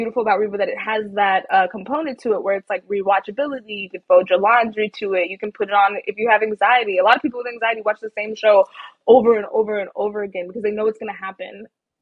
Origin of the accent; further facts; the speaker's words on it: Texas, United States; It's just like them barefoot country white people that I know because I'm from Texas.